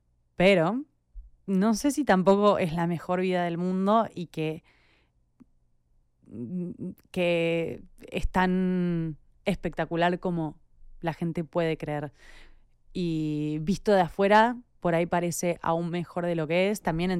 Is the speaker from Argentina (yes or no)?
yes; Argentina; now in United States; yo soy recontra argentina y me siento re argentina, pero hace 6 años vivo en Estados Unidos. Y hace 6 años no estoy en Argentina.